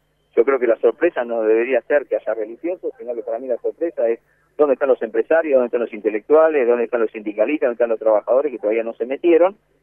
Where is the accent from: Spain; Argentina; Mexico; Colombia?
Argentina; Pero te lo digo no como referente de la comunidad judía, sino como argentino.